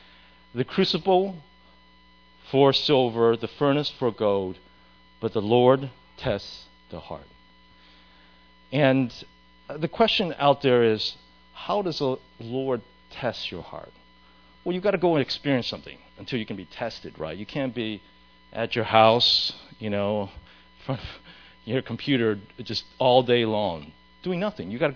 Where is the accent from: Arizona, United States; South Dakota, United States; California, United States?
Arizona, United States; In many ways, when I grew up in Arizona. Arizona, you know, is primarily Caucasian. There's a lot of Hispanics there.